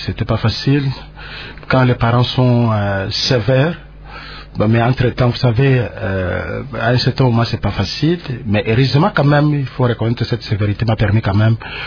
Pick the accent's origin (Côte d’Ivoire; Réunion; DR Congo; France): DR Congo; Kinshasa; born there; je suis né à Kinshasa, dans la commune de Barumbu.